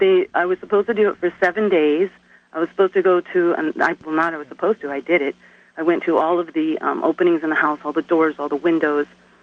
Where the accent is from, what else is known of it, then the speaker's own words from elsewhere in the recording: Oregon, United States; I'm from Oregon.